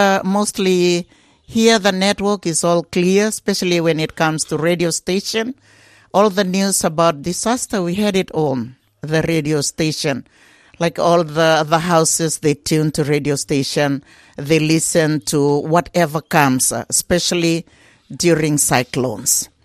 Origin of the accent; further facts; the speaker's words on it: Vusama, Western Division, Fiji; I'm originally from Vusama in the Tikina of Malomalo, same province of Nandrunga. Like, I born in the coastal sea, in the sea area, and I brought up in this village